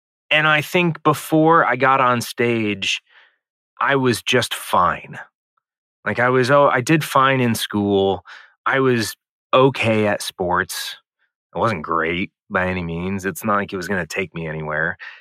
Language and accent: English; St. Louis, Missouri, United States; Yeah, I grew up in St. Louis, Missouri. Super supportive family. I've got two older brothers who are creative in their own rights.